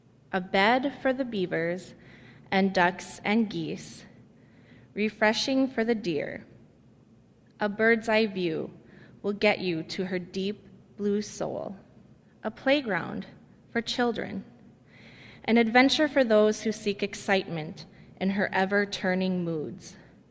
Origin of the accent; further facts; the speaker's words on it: Duluth, Minnesota, United States; I am from Duluth, Minnesota.